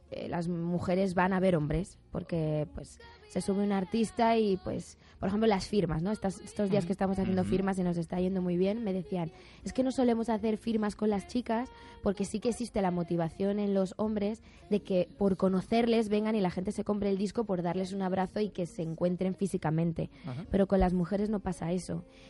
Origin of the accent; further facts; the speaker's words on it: Madrid, Community of Madrid, Spain; Es como algo muy emocional para mí, pues porque yo soy de Madrid.